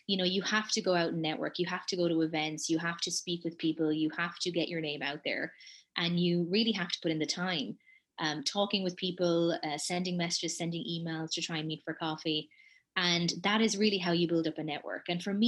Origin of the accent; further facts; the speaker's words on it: Ireland; moved away as an adult; My husband, now husband, and I moved to Toronto from Ireland in 2013.